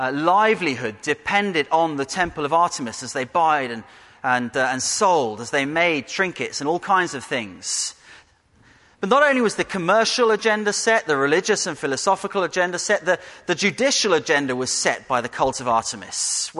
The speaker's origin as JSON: {"language": "English", "town": "Birmingham", "region": "West Midlands", "country": "United Kingdom", "tie": "born or raised there", "said": "I was coming back from where I grew up in Birmingham."}